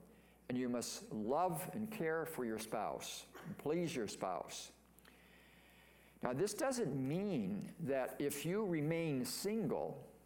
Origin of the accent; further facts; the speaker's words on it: Pennsylvania, United States; And that's my home state, but they don't do a very good job on some of those roads.